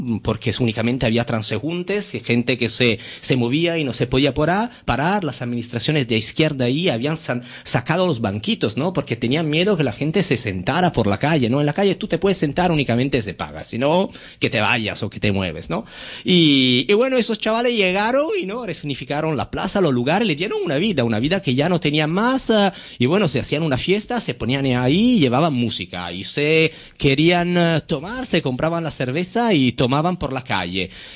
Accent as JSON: {"language": "Spanish", "town": "Genoa", "region": "Liguria", "country": "Italy", "second_language": "Spanish", "said": "Yo vengo de Italia, de una ciudad, Génova, que no está muy lejos de aquí, de Barcelona, que también tiene una gran emigración latinoamericana."}